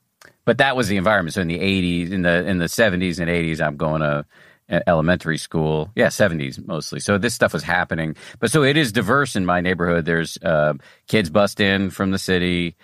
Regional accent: Newton, Massachusetts, United States; When I was 10 or something like that, I grew up in Newton, Massachusetts

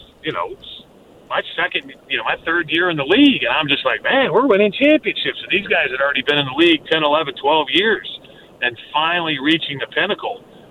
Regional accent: Chicago, Illinois, United States; And we came from Chicago, which was a sports town, but it was a Bears town.

